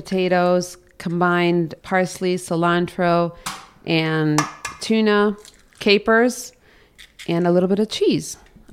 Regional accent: Dearborn, Michigan, United States; My parents are in Dearborn still, okay. Yes.

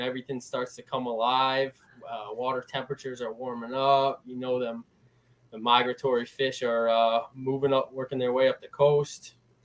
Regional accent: Connecticut, United States; Yeah, so I'm from Eastern Connecticut.

